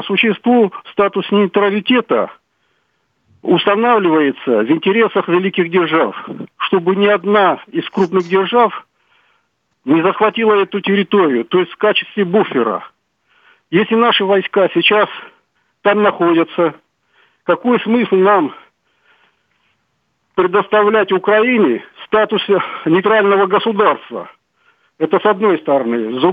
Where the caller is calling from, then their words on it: Moscow, Russia; Из Москвы.